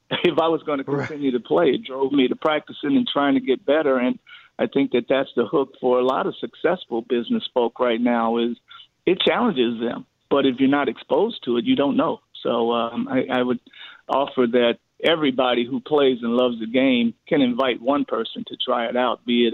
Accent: Chicago, Illinois, United States; I recall me growing up around Chicago

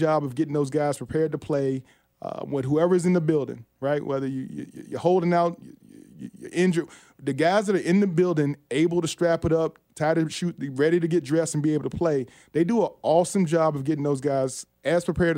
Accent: Virginia, United States; My hometown, VA, I love, all the schools from Virginia.

